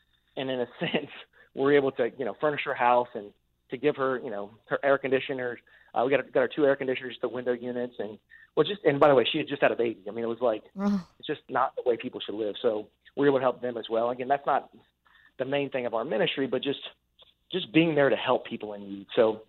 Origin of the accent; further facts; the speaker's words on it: Virginia Beach, Virginia, United States; born and raised in Virginia Beach, I have six brothers and sisters, and we've been very blessed